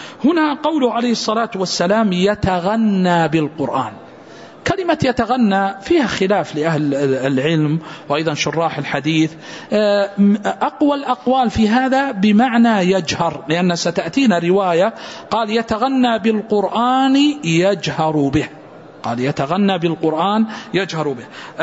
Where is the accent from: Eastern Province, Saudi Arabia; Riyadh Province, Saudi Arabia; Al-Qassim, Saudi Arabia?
Riyadh Province, Saudi Arabia; Riyadh; إنسان في نجد مثلا عندنا في الرياض